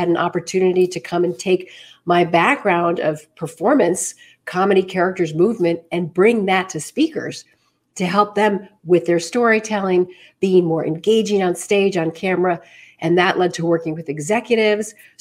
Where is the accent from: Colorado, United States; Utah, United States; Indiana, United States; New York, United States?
New York, United States; Manhattan; I left for many years, but I came back. So, you know, I was born and bred right here in the city.